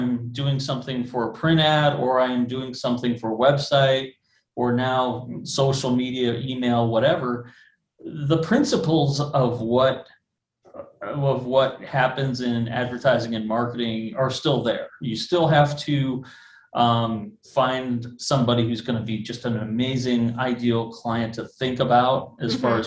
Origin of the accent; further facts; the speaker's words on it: Chicago, Illinois, United States; I am from Chicago. I am on the north side of the city.